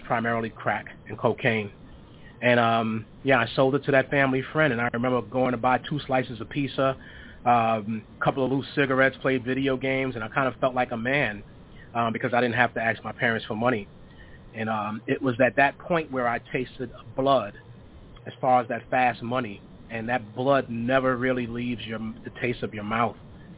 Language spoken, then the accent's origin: English; Brooklyn, New York, United States; now in New Hampshire, United States; So I'm from Brooklyn, New York, originally. I've been up in New Hampshire for the last, I want to say a total now, maybe 15, 20 years.